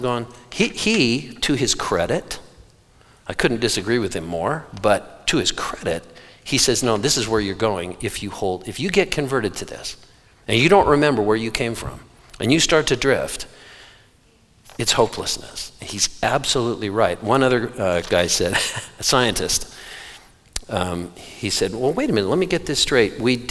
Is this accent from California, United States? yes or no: yes; Santa Cruz, California, United States; I was raised in Santa Cruz, California, and spent many, many years in Southern California with these big, beautiful, long beaches.